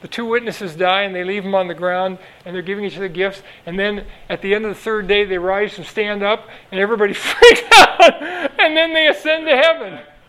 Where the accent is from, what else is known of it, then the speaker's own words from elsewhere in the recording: Los Angeles, California, United States; I'm from Los Angeles, so, you know, it could be worse.